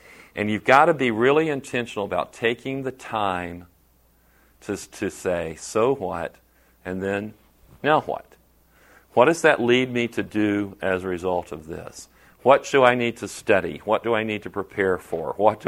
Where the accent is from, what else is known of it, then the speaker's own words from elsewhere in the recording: the South, United States; I'm from the South, and you can only snap beans if you are rocking in a rocking chair